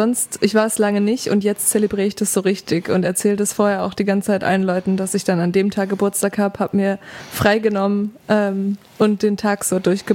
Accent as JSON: {"language": "German", "town": "Duisburg", "region": "North Rhine-Westphalia", "country": "Germany", "tie": "born or raised there", "said": "ich bin im Pott aufgewachsen, tatsächlich."}